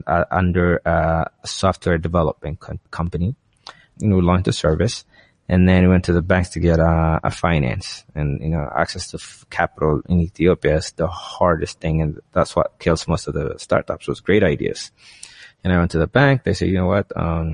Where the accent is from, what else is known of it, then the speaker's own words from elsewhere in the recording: United States; I said, no, I grew up in the States and I have nothing.